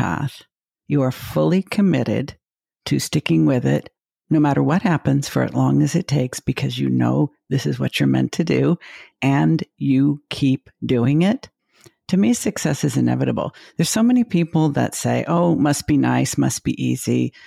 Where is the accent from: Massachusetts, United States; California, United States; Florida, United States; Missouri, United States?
California, United States; Los Angeles; It's like a fairy tale, because I grew up in Los Angeles.